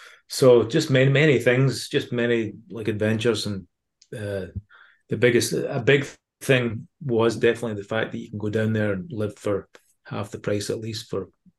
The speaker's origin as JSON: {"language": "English", "region": "Scotland", "country": "United Kingdom", "accent": "Scottish", "lives_now": "Seattle, United States", "said": "it's done me lots of favors having a Scottish accent out here too, so I can't really complain about it."}